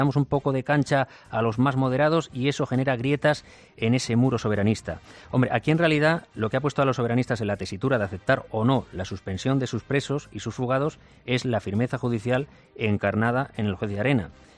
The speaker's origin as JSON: {"language": "Spanish", "region": "Galicia", "country": "Spain", "said": "Voy a escuchar lo que quieren la mayoría de los compromisarios gallegos, los de mi tierra, y eso es lo que haré."}